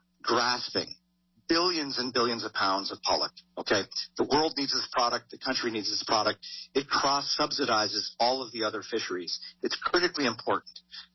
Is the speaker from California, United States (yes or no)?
no; Alaska, United States; So I grew up in the Kenai River.